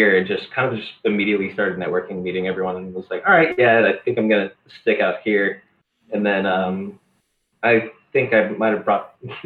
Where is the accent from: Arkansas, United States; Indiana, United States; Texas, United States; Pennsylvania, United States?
Texas, United States; born there; also born or lived in Colorado / Reno, Nevada; now in California, United States; So I was born in Texas and then, like, moved to Colorado, moved to Reno, Nevada, and then moved back to Texas after my parents tricked me back into moving down there.